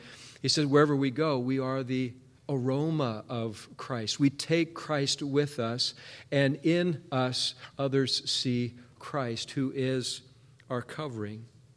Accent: Seattle, Washington, United States; remember, I grew up in Seattle, city boy, grew up in Seattle

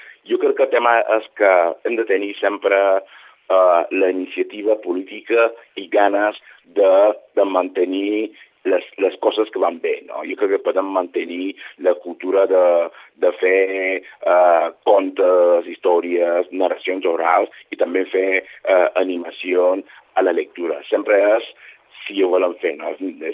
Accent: Nigeria; now in Mallorca, Spain; Som de Nigèria, però ja fa anys que visc aquí, ja 18 anys estic aquí a Mallorca, sempre dic que som afro-mallorquí.

